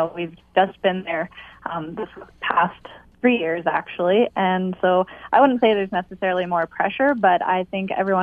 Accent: Alberta, Canada; I am from Alberta.

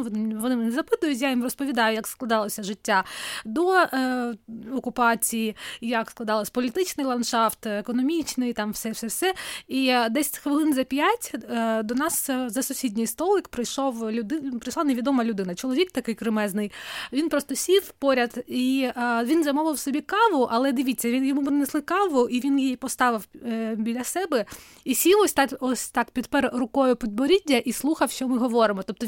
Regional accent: Crimea, Ukraine; я взагалі-то не зі Львова, я взагалі-то кримчанка.

